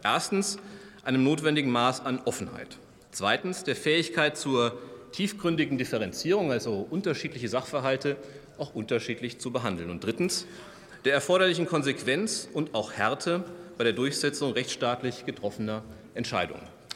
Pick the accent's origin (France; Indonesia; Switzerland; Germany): Germany; Hesse; In Frankfurt, der größten Stadt meines Heimatbundeslandes Hessen